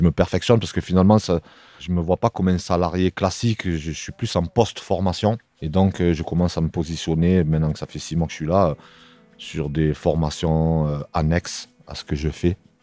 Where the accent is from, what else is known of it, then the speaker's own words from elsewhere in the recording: Marseille, Provence-Alpes-Côte d'Azur, France; là où j'ai grandi à Marseille, c'est comme ça.